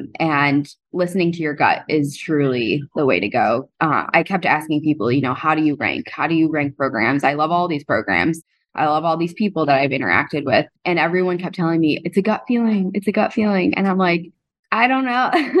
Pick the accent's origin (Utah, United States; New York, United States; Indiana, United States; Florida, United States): New York, United States; also born or lived in Maine; So I'm from New York and went to medical school on the East Coast in Maine.